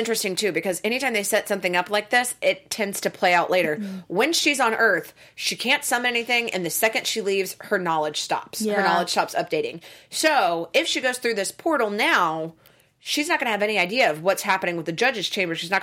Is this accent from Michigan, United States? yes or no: no; Alabama, United States; But I'm from Alabama. Can we sit at the Alabama table and put some ice cream in there and make it a float?